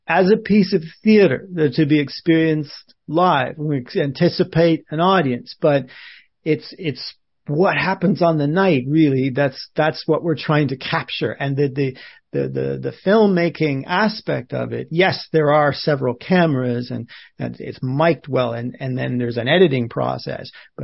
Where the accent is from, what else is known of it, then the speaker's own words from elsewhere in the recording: Rush, Leinster, Ireland; because I'm born Irish, and I grew up partly in Ireland, and my hometown really is in Rush, which is just north of Dublin.